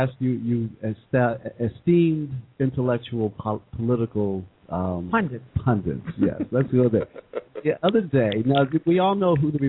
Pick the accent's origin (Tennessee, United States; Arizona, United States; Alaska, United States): Tennessee, United States; Nashville; now in Brooklyn, United States; I'm originally Nashville, Tennessee.